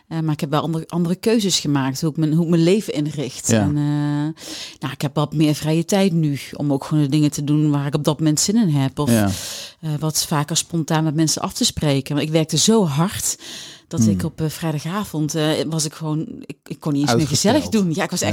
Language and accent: Dutch; the south, Netherlands; accent: soft G; Ik woon in het zonnige zuiden, maar ja. Dat hoor je vast wel aan mijn zachte G.